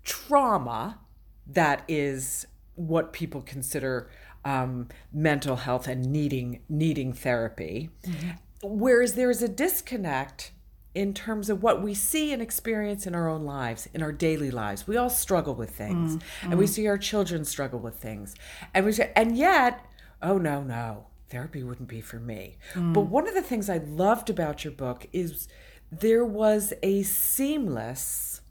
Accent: New York, United States; One thing I would say is that as an American, I think I'm, and as a New Yorker in particular, I am much more schooled in the ways of therapy

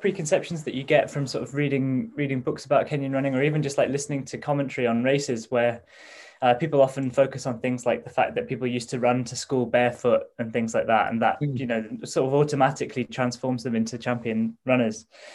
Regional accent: North East England, United Kingdom; So I was interested in growing up in the Northeast

